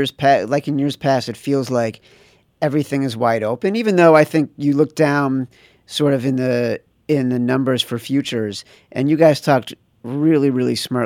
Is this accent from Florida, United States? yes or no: no; Chicago, Illinois, United States; when I was growing up in Chicago in the 80s was like the transcendent basketball program that I lived for